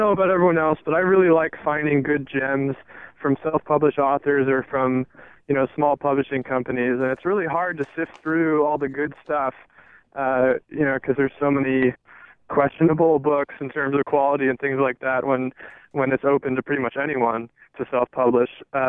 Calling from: Oxbow, Maine, United States; I'm in Oxbow. It's pretty far north Maine.

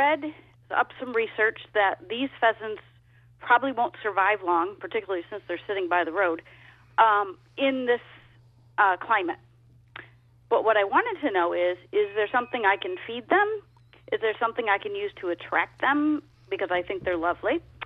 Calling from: Orange County, New York, United States; Rich, I am calling from Orange County.

